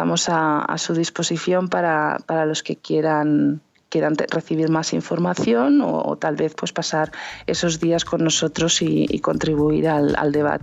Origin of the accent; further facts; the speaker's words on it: Híjar, Aragon, Spain; porque soy de Híjar, tenía conocimiento de que allí había habido una comunidad judía importante, como aquel que dice he crecido a sombra de la antigua sinagoga de Híjar